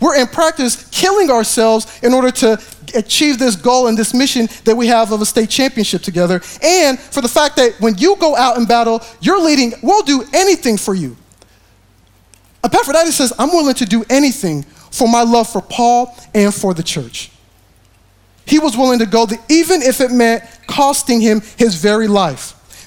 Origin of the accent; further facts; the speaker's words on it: Kansas, United States; now in Texas, United States; Mind you, I mean, I moved from Kansas, and if from Kansas, you know, I was told when you come to Texas, it's all about Southern hospitality.